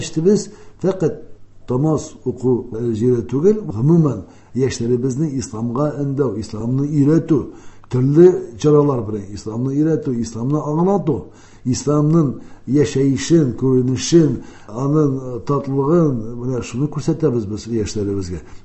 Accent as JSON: {"language": "Tatar", "town": "Kazan", "region": "Tatarstan", "country": "Russia", "tie": "born there", "said": "Аннан соң монда күчтеләр Казанга, мин инде Казанда тудым."}